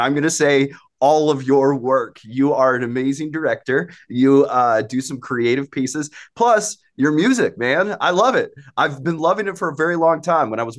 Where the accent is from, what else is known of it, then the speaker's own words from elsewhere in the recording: New Mexico, United States; I'm also from New Mexico, so it could kind of be a coincidence all at the same time